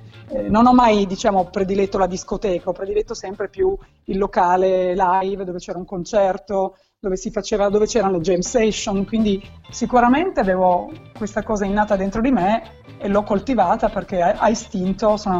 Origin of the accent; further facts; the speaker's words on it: Turin, Piedmont, Italy; born there; io sono nata qua a Torino, ho viaggiato anche molto